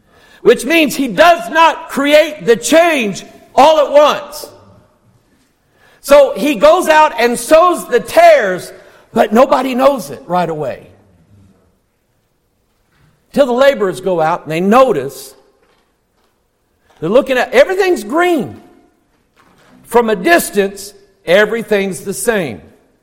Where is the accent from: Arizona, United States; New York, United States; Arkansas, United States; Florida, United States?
Arkansas, United States; moved away; They think I have an accent. I lost my accent when I left Arkansas.